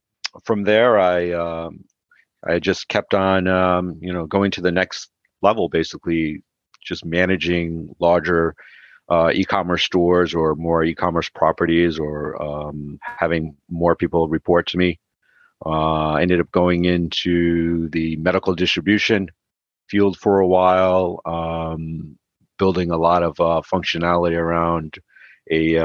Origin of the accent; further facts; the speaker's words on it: Connecticut, United States; Ended up coming back to my home state of Connecticut, working for a distributor yet again.